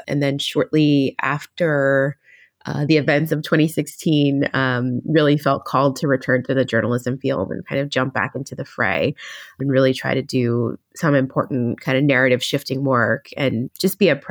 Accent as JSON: {"language": "English", "region": "New Jersey", "country": "United States", "tie": "born or raised there", "said": "So I grew up in Central Jersey, went to college up in Massachusetts."}